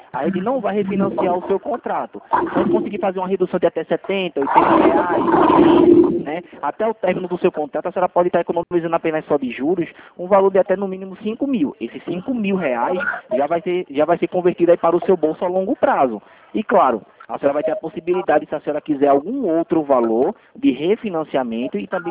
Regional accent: Recife, Pernambuco, Brazil; Não, sou de Recife.

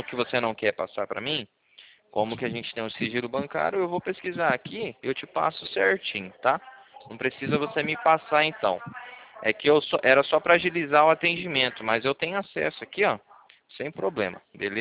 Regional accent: Cornélio Procópio, Paraná, Brazil; eu falo do Paraná, tá? Eu tô falando do Paraná. Eu sou de Cornélio Procópio.

